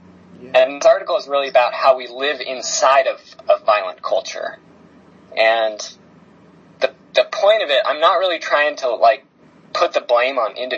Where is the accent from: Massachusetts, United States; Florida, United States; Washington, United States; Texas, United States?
Washington, United States; Seattle; You know, I grew up in Seattle, which is, you know, this sort of wealthy, imperial city